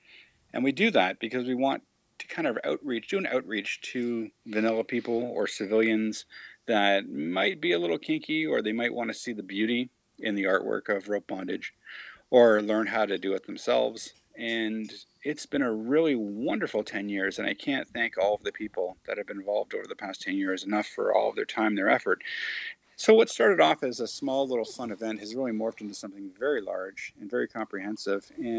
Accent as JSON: {"language": "English", "country": "Canada", "said": "we're Canadian"}